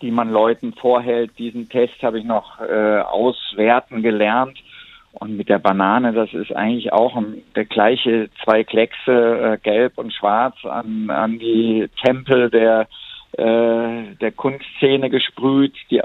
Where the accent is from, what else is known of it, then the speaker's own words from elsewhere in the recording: North Rhine-Westphalia, Germany; da wo ich aufgewachsen bin, am Niederrhein.